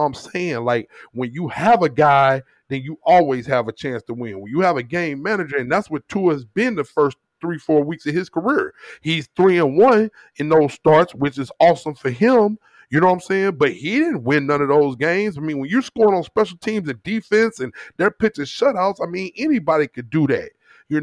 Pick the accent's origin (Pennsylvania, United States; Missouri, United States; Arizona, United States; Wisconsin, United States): Missouri, United States; St. Louis; My people from the South, and I grew up in St. Louis, so it's sweet potato pie.